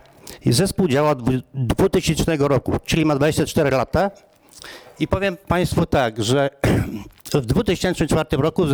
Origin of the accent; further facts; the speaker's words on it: Przemków, Lower Silesian Voivodeship, Poland; A pochodzę z miejscowości Przemków.